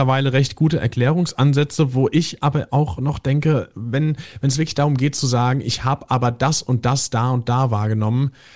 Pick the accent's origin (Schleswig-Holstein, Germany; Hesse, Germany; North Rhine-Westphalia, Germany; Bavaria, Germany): Hesse, Germany; accent: South Hessian; Ich komme zwar nicht aus Österreich, aber aus Hessen und das ist ungefähr genauso schwierig, da jetzt hier nicht die ganze Zeit hessisch zu babbeln.